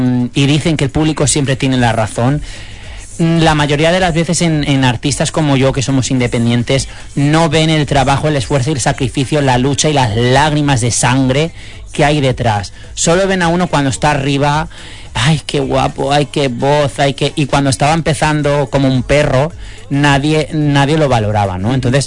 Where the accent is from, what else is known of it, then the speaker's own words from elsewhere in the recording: Spain; yo soy muy español y me gusta que digan